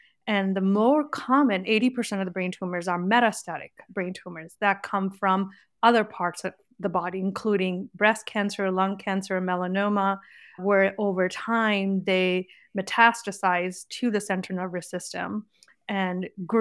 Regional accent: San Jose, California, United States; I grew up in Bay Area in San Jose, and I went to a high school there that was medical magnet.

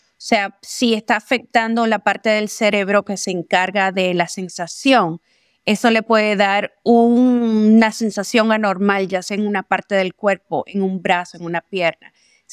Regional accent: Dominican Republic; moved away as an adult; Yo soy originalmente de la República Dominicana y vine aquí a este país a entrenarme en cuanto a trastornos neurológicos y la epilepsia específicamente en niños.

